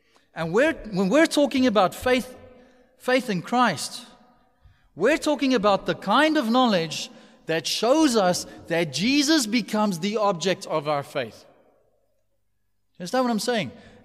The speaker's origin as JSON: {"language": "English", "country": "South Africa", "tie": "born or raised there", "said": "taken through Sunday school, all the normal, you know, steps that most of us go through if we're born and raised in South Africa."}